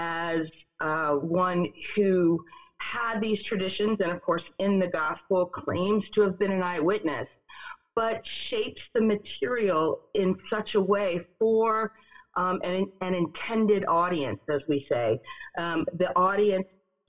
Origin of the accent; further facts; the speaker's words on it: West Virginia, United States; now in Omaha, United States; I've been here for about 9 years. I grew up in the East in West Virginia